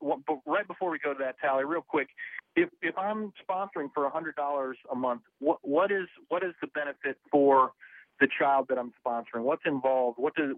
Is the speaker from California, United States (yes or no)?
no; Cleveland, Ohio, United States; I'm off in Cleveland, Ohio, my hometown, my favorite place on the planet.